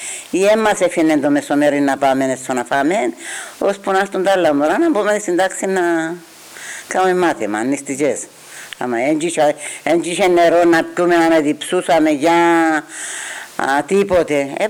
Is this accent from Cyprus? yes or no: yes; Karavas, Kyrenia District, Cyprus; Ναι, στον Καραβά.